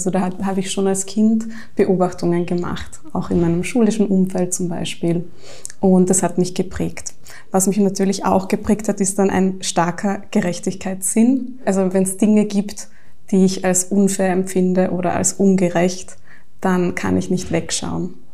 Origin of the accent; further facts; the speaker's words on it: Carinthia, Austria; moved away; weil ich Kärntnerin bin und jetzt schon sehr lange nicht mehr in Kärnten lebe, aber mich das schon sehr geprägt hat, meine Kindheit und Jugend. Bin in einer sehr liberalen Familie aufgewachsen